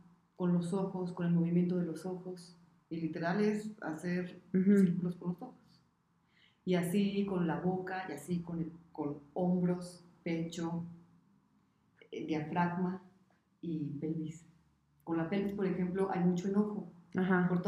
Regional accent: Michoacán, Mexico; now in Mexico City, Mexico; Yo soy de Europa, Michoacán. Y me vine a modelar, porque yo quería modelar a la capital.

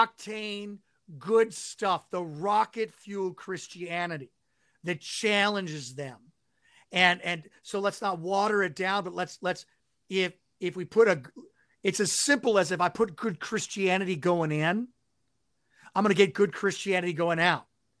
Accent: the South, United States; accent: Southern; My Southern accent, which has been cloaked in serving up North for a while

